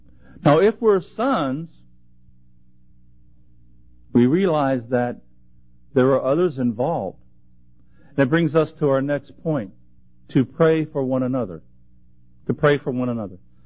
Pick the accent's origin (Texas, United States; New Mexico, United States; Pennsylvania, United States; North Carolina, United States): Pennsylvania, United States; Pittsburgh; accent: Pittsburgh; With my Pittsburgh accent, it's C-O-A-L-S.